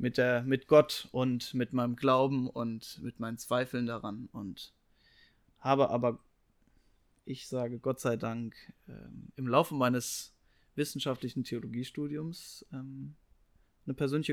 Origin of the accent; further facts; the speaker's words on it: Saarland, Germany; Ich werde schon sehr bald, jetzt im Frühjahr noch, in meine Heimat zurückkehren. In das Saarland mit meiner Frau zusammen.